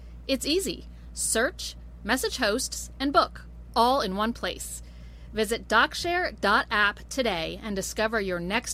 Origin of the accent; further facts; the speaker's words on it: Charleston, South Carolina, United States; Here, I'm here in Charleston, South Carolina, on the boat, which is my hometown.